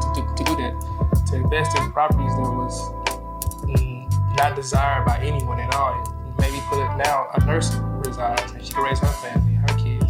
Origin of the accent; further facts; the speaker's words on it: St. Louis, Missouri, United States; Born and raised in St. Louis, Missouri. But the specific location I'm from is Castle Point, Missouri